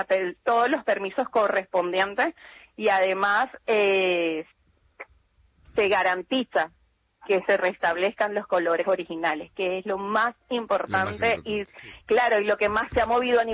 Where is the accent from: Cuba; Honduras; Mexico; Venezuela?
Venezuela; Soy de Venezuela.